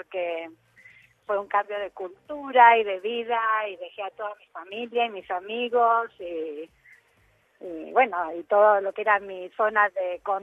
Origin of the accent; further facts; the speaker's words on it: Buenos Aires, Argentina; yo desde chiquita nací en Capital. Bueno, viví toda la vida en Belgrano